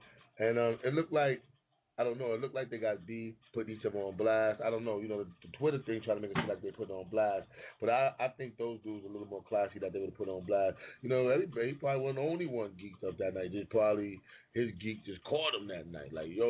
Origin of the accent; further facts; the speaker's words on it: East Harlem, New York, United States; I like East Harlem because that's where I'm at, you know, I'm from East Harlem.